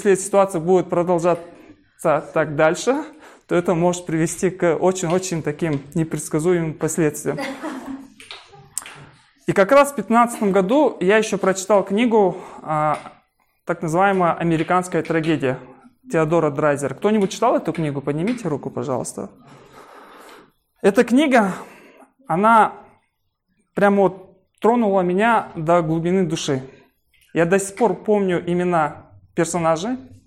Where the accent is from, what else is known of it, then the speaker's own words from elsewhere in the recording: Taraz, Jambyl Region, Kazakhstan; я сам вообще родом из Тараза, и домой приезжал очень редко, где-то раз, наверное, в год.